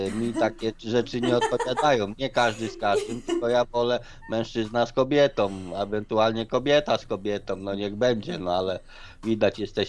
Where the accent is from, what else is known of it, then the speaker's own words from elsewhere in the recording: Przemyśl, Subcarpathian Voivodeship, Poland; Ja jestem z Przemyśla, tu centusie są, wiadomo.